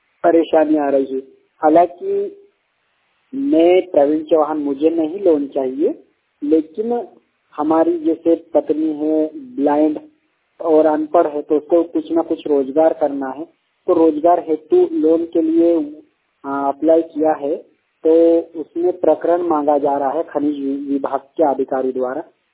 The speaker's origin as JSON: {"language": "Hindi", "region": "Madhya Pradesh", "country": "India", "said": "तो हमारे जिला बड़वानी में जो विकास, जो हमारे बड़वानी जिले में"}